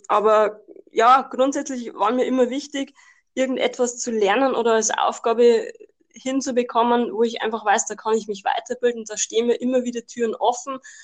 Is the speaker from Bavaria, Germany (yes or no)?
yes; Bavaria, Germany; Also ich bin erstmal Anfang 30, also um genau zu sein 32. Ich komme aus Süddeutschland, genauer gesagt aus der Nähe von Regensburg. Weiß nicht, Regensburg kennt man vielleicht, also aus einem kleinen, so einem kleinen Dorf oder Ort in der Nähe davon.